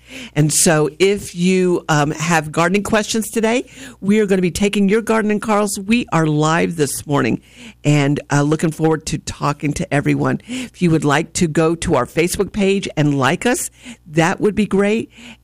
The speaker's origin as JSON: {"language": "English", "town": "Winter Haven", "region": "Florida", "country": "United States", "tie": "born or raised there", "said": "when I was growing up in Winter Haven, my parents would go play tennis at the public tennis courts"}